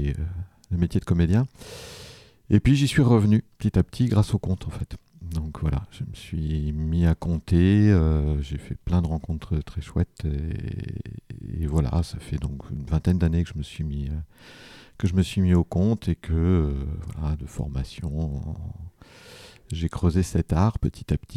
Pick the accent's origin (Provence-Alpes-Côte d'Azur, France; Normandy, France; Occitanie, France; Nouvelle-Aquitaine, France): Normandy, France; Alençon; moi je suis originaire d'Alençon, je suis né donc petite ville quand même, mais je suis né dans le quartier de Persaigne à Alençon, c'est là que j'ai grandi et appris à lire et à écrire.